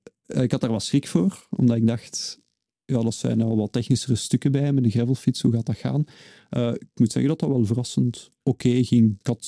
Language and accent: Dutch; Leuven, Flanders, Belgium; het WK in Leuven als geboren en getogen Leuvenaar is dat voor mij wel heel speciaal om daar te geraken.